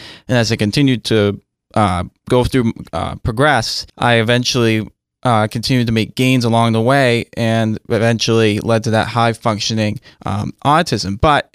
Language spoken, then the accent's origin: English; Old Town, Maine, United States; I'm right from Old Town, so right up the road from here.